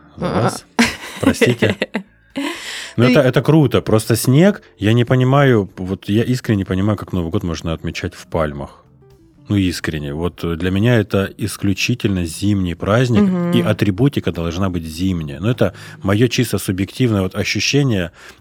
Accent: Krasnodar, Krasnodar Krai, Russia; Вот я помню, в детстве в Краснодаре были прям такие зимы интересные.

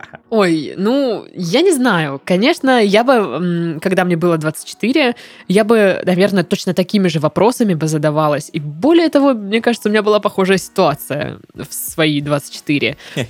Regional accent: Samara, Samara Oblast, Russia; родом он, как и я, из Самары.

